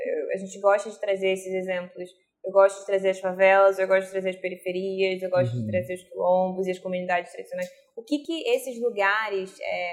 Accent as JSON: {"language": "Portuguese", "region": "Rio de Janeiro", "country": "Brazil", "said": "sou do Rio de Janeiro."}